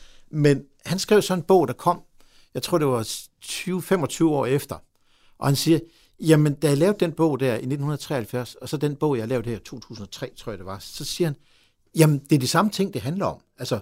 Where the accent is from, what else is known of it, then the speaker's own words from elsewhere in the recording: Aarhus, Central Denmark Region, Denmark; Jeg er fra Aarhus, som I kan høre på min sprog, så når jeg siger sort, lort og 14, ikke, så det er meget tydeligt.